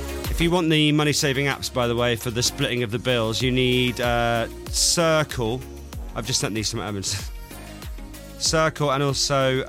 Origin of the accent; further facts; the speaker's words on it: Scotland, United Kingdom; Liam says, the Dutch are like the Scottish. Thrifty. I can say that because I'm Scottish myself.